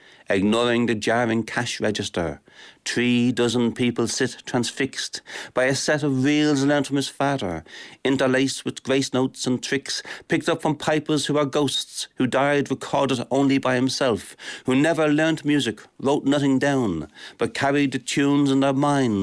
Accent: Finglas, Leinster, Ireland; when I grew up in Finglas, there weren't that many cultural icons of the area to look up to.

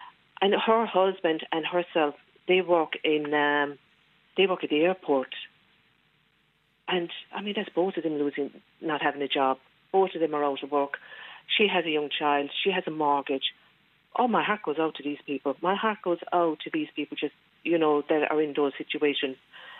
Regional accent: Ireland; We've survived the famine. We've survived plenty of things. We're Irish.

